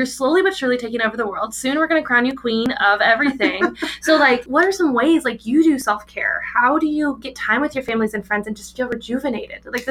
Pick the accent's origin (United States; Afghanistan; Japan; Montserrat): United States; Kansas; I know I'm from Kansas, and I get to talk with a lot of my Kansas legislators a lot.